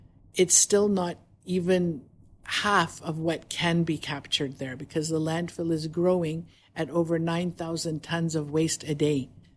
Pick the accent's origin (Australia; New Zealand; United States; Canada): Canada; Toronto, Ontario; moved away as an adult; now in Dubai, United Arab Emirates; I come from Canada. We lived in Toronto.